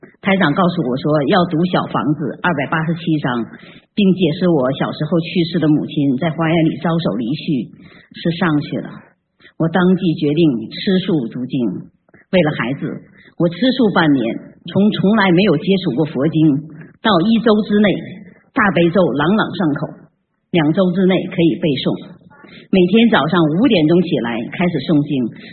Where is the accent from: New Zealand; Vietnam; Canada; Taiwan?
New Zealand; Auckland; 我是来自新西兰奥克兰的